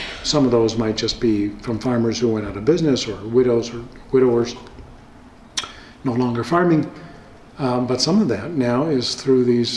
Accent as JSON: {"language": "English", "region": "Vermont", "country": "United States", "said": "another example just from my home state, from Vermont, is Ben & Jerry's."}